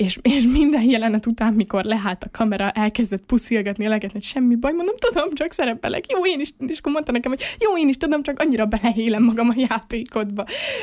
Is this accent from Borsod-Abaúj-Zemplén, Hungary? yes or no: yes; Miskolc, Borsod-Abaúj-Zemplén, Hungary; hogy én miskolci vagyok, fel kéne menni Budapestre egy castingra